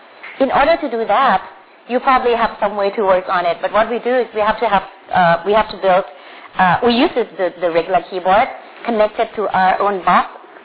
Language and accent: English; Bangkok, Thailand; English is a second language; Like I said, I'm from Bangkok, Thailand.